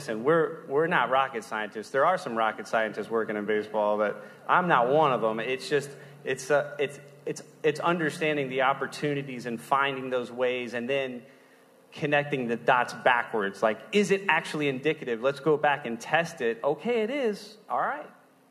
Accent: Miami, Florida, United States; so I grew up in Miami, Florida, and then went into a minor league clubhouse

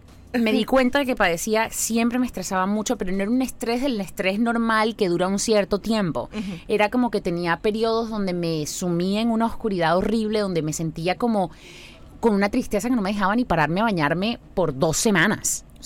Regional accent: Barranquilla, Atlántico, Colombia; born there; accent: costeño; Yo nací en una ciudad maravillosa, bella, espectacular, que se llama Barranquilla, en Colombia. Y los costeños hablamos muy parecido a cierto grupo de venezolanos.

